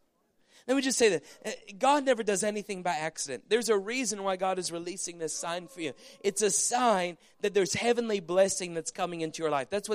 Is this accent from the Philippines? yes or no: no; Canada; You see, I was born and raised in Canada.